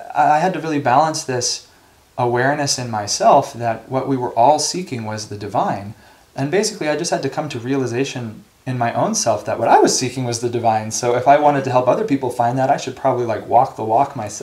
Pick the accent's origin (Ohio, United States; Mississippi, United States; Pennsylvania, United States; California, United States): California, United States; born there; just because I was born in Ananda Village doesn't exclude me from being sympathetic to the human condition